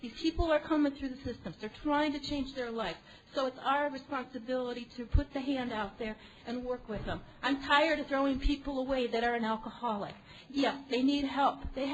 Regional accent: Anchorage, Alaska, United States; I'm an alcoholic from Anchorage, Alaska.

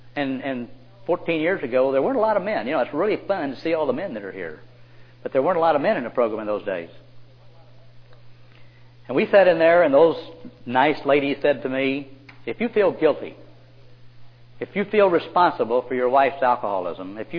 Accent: Oklahoma, United States; I came from Oklahoma. I was raised in a small town.

